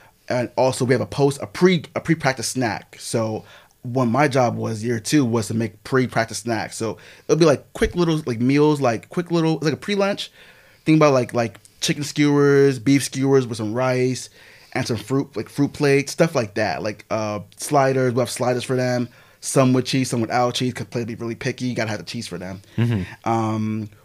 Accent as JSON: {"language": "English", "town": "Silver Spring", "region": "Maryland", "country": "United States", "tie": "born or raised there", "said": "I was born and raised in Silver Spring, Maryland."}